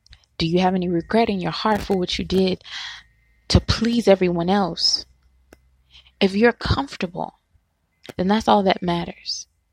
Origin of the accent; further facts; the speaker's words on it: Louisiana, United States; I'm from Louisiana, so we, you know, twerk and we do all those things.